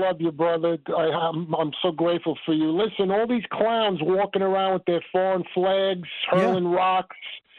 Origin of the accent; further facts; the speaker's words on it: Brooklyn, New York, United States; now in Scranton, United States; I live in Scranton, but I'm from Brooklyn, okay?